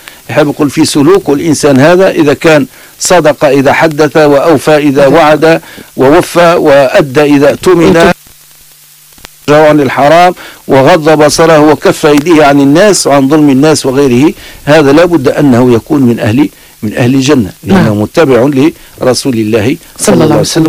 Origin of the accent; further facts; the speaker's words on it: Tunisia; ثم كثير من البلدان عندنا في تونس